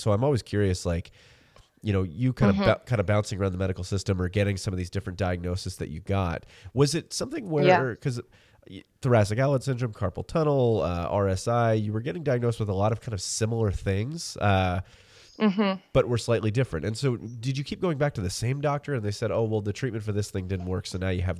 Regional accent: Washington, United States; I'm a little north of Seattle.

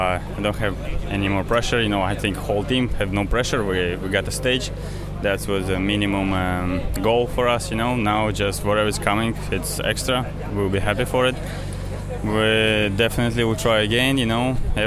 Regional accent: Uzbekistan; born there; first language Russian; English is a second language; Yeah, my parents was Russian. I was born in Uzbekistan. And, you know, it was USSR, so everybody was, we all kind of live in the same country.

